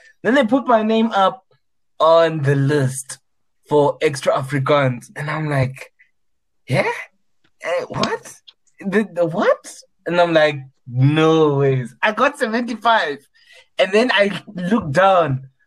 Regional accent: Zimbabwe; now in South Africa; But I'm actually from Sim, you know, so it is what it is, man.

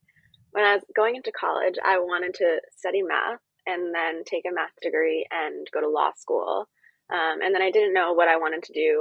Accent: Queens, New York, United States; I am from Queens, New York.

